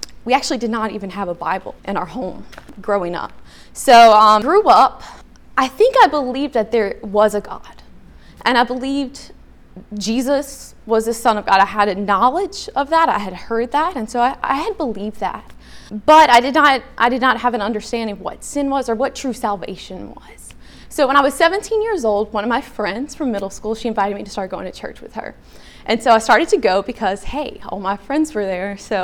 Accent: Baton Rouge, Louisiana, United States; I grew up in Baton Rouge, in that area.

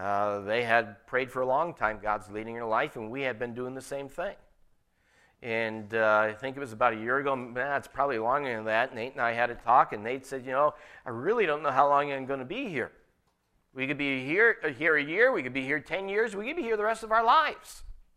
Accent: Dunmore, Pennsylvania, United States; Now, I grew up in Dunmore, and I knew what was going on in this area

